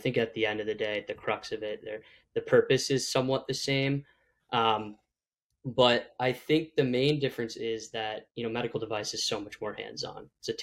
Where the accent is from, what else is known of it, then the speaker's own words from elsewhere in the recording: Syracuse, New York, United States; I'm from Syracuse, New York, son of a cardiovascular surgeon.